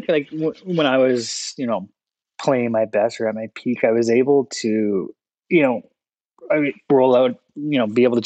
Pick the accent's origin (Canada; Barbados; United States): Canada; Ottawa, Ontario; born there; as a youngster, I, you know, was born in Ottawa and I, you know, spent some time in Ottawa